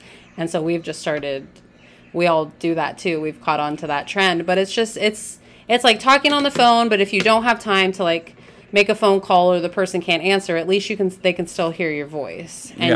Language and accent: English; Turlock, California, United States; growing up in Turlock, it used to be a lot smaller and, you know, we knew everyone on our street.